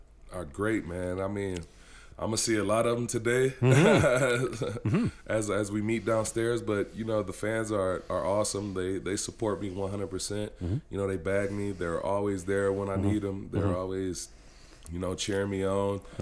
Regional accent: Saginaw, Michigan, United States; Outside of that, I'm from Saginaw, Michigan.

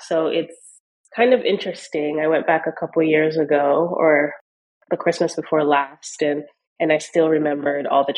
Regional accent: Nigeria; And I grew up in a pretty religious family. And so I'm Nigerian by birth and nationality, a proud Nigerian.

